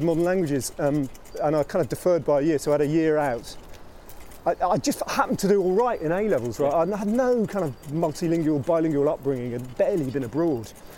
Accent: Bedford, East of England, United Kingdom; born or raised there

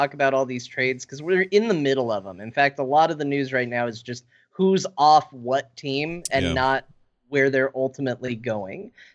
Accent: Arizona, United States; but I grew up in Arizona, and I'm a Phoenix Suns fan.

